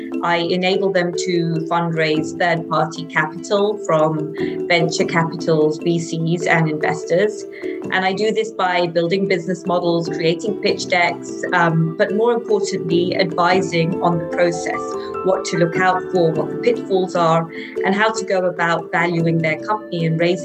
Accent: London, United Kingdom; I was born and raised in London. We came from India to London via Africa. So there's a generation of my family that was born in Africa, in Kenya.

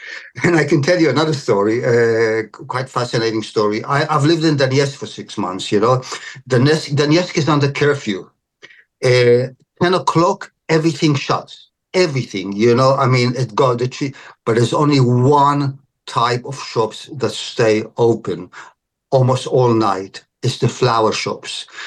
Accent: Australia; I'm from Australia

